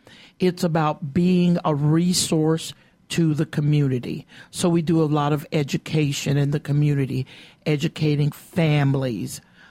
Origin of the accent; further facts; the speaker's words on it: St. Petersburg, Florida, United States; I grew up in St. Petersburg, Florida.